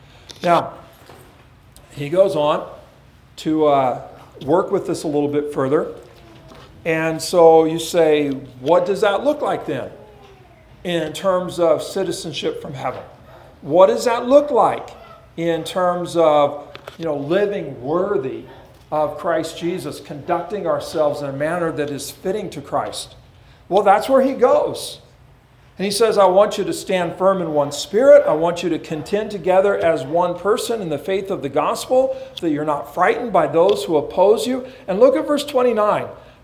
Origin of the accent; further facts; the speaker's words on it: California, United States; I was from Southern California, and I never wore socks.